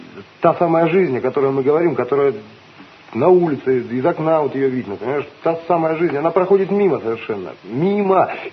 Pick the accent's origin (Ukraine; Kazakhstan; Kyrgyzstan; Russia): Russia; Cherepovets, Vologda Oblast; Я сам из Череповца.